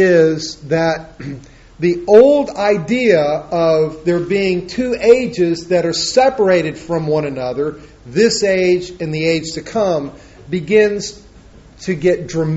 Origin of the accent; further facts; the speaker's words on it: Florida, United States; I told you that I grew up in Florida.